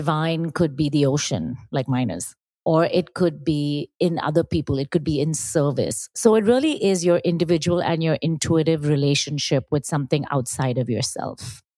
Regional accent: India; my background's a little interesting. I grew up in India.

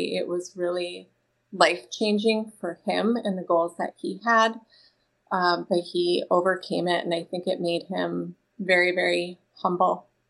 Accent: Marquette, Michigan, United States; I am from Marquette, Michigan, and I am

